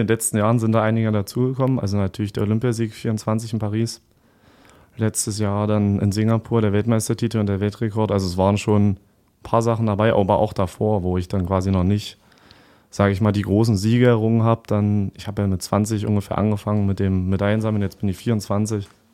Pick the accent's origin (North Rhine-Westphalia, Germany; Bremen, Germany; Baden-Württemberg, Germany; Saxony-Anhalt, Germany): Saxony-Anhalt, Germany; Magdeburg; Magdeburg ist meine Heimat so und ich fühle mich pudelwohl hier, habe ja auch meinen Lebensmittelpunkt hier